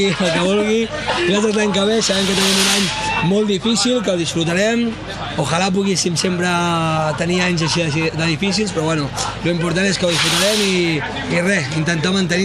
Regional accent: Girona, Catalonia, Spain; al final aquí som de Girona i la gent vota

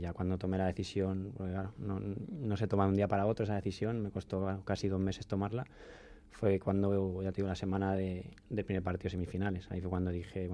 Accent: Móstoles, Community of Madrid, Spain; Sí, yo soy de allí de Móstoles

